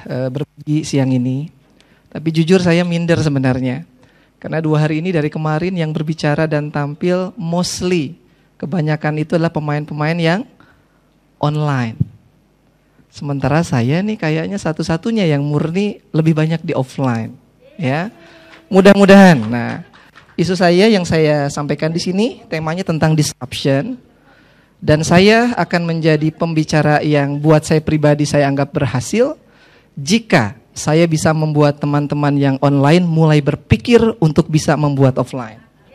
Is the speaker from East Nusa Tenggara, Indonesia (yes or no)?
no; Sukabumi, West Java, Indonesia; born there; now in Bekasi, Indonesia; Saya lahir di Sukabumi. Saya mengenyam pendidikan di Teknik Elektro UI, tinggal di Bekasi